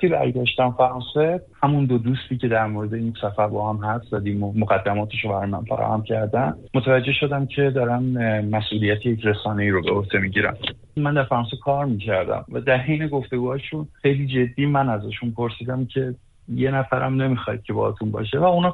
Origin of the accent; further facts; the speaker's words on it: Iran; من متاسفانه نه تنها ایرانی یک نیستم بلکه ایرانی هستم.